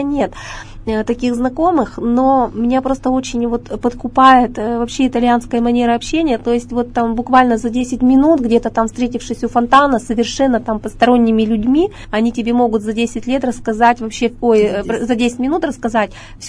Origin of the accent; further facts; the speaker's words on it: Russia; вот мы встретились с таким итальянцем, когда он знал, что мы из России